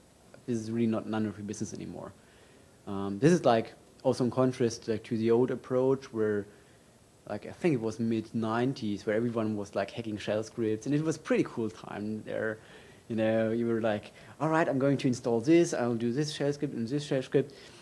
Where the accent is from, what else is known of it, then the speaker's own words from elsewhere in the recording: Germany; English is a second language; moved away as an adult; now in Switzerland; I'm originally from Germany, now living in Switzerland for a few years.